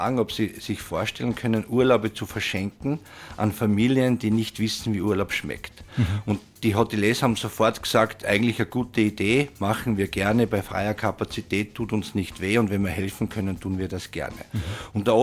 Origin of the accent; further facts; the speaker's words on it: Styria, Austria; Ich komme aus der Steiermark, aus der Obersteiermark. An sich aus sehr armen Verhältnissen, aus einer Arbeiterfamilie.